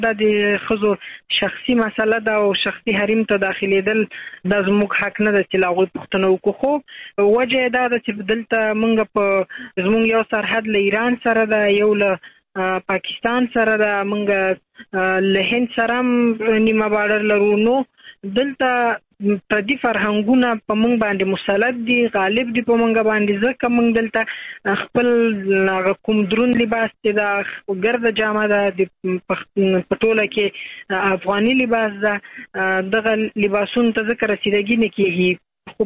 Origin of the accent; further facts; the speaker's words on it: Afghanistan; مونږ افغانان یو، دا باید ونه وایي چې دا زما خپل ولایت ده